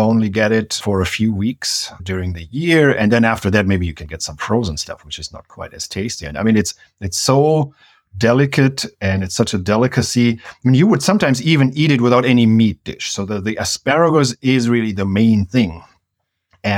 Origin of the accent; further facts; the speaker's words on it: Germany; now in United States; Yeah, so I'm from Germany, and before I came to the US, I don't think I've ever seen the green asparagus.